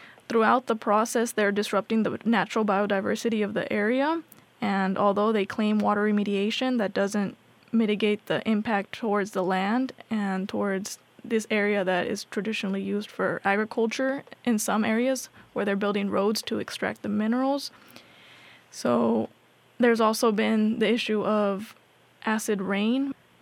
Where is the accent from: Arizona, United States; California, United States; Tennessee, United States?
California, United States; San Pedro; also born or lived in Corona; And I grew up in San Pedro and Corona, and there's a lot of oil, air pollution, and mining.